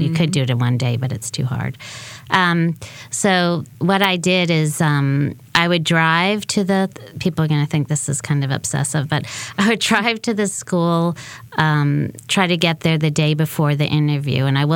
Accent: Connecticut, United States; Well, that's kind of funny, because I'm from the North. I'm from Connecticut.

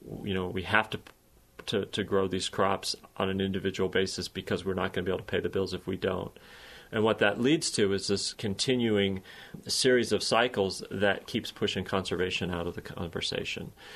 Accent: Iowa, United States; I grew up in Western Iowa. My parents and my brother and sister-in-law are still farming on the farm I grew up on.

